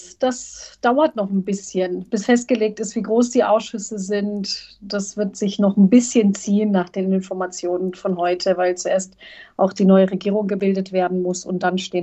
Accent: Sarajevo, Federation of Bosnia and Herzegovina, Bosnia & Herzegovina; moved away; zurück nach Sarajevo kehren, meine Geburtsstadt und auch die Stadt, wo ich meine Kindheit verbracht habe, wo ich mich sehr wohl gefühlt habe

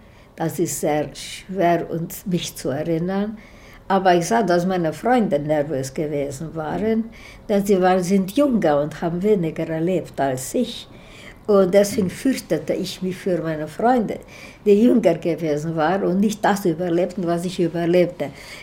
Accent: Hungary; German is a second language; ich bin auch eine Ungarin und ich weiß, wie wichtig das gewesen war.

